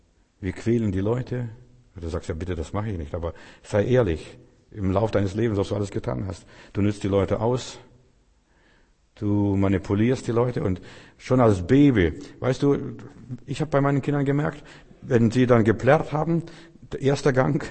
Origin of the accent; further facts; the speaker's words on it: Russia; moved away; als wir noch in Russland waren, ich komme aus der Sowjetunion, als wir noch in Russland waren